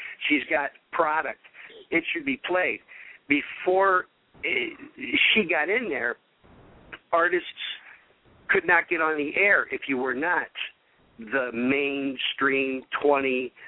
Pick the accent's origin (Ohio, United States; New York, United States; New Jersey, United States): Ohio, United States; Toledo; and, of course, my hometown in Toledo.